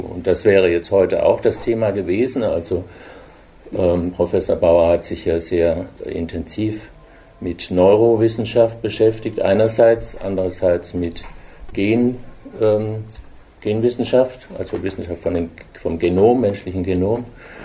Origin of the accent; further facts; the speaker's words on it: Baden-Württemberg, Germany; also ich komme aus dem Schwarzwald und bin verrückterweise damals schon auf den